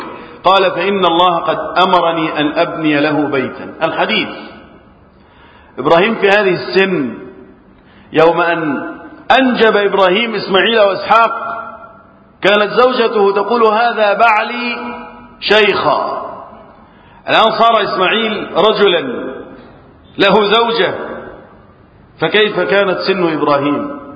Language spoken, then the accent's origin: Arabic; Egypt; اللهم احفظ بلدنا مصر وسائر بلاد